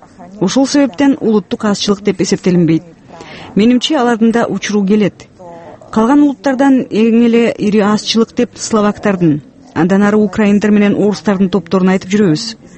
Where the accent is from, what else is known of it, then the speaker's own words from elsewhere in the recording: Kazakhstan; Мен өзүм Казакстанда туруп өскөм. Ал жакка тез-тез каттап турам.